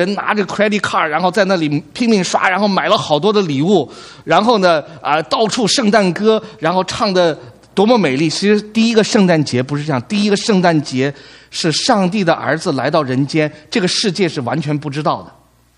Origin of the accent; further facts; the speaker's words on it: Lanzhou, Gansu, China; born there; 我觉得为什么我爸爸妈妈把我生在兰州，你知道为什么没有把我生在白宫？